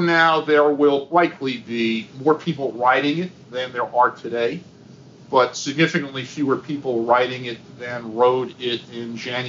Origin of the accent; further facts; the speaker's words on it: New York City, New York, United States; Look, I grew up in Queens, New York, riding the 7 train.